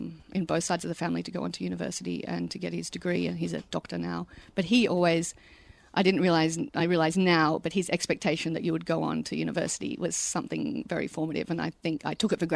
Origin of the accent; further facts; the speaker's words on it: Orange, New South Wales, Australia; also born or lived in Sydney, Australia; I grew up in Orange, New South Wales, which is a small country town about 4 hours west of Sydney. Born in Sydney, but then went to 5 different primary schools all over before we actually finally settled back in Orange, which is my mother's hometown.